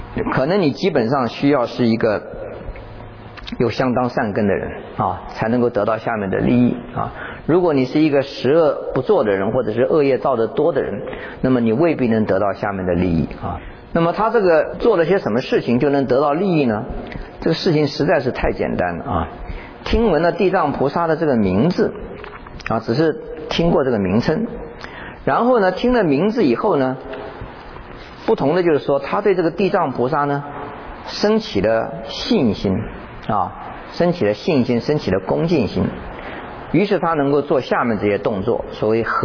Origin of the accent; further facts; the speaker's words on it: China; 在我们中国人这一套这种